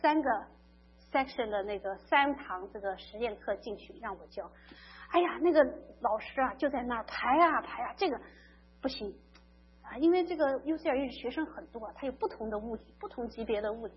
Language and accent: Chinese; South China, China; accent: southern; now in United States; 因为我这个南方人，人家不收我讲中文，说虽然我们是中国人，但是人家觉得我们南方人有口音啊，